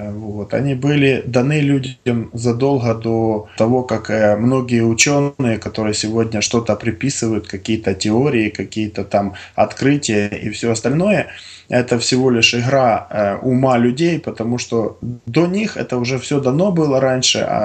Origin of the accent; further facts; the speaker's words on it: Pysets, Khmelnytskyi Oblast, Ukraine; born there; Хмельницкая область, Новоушицкий район, это в Украине, есть такое село Писец.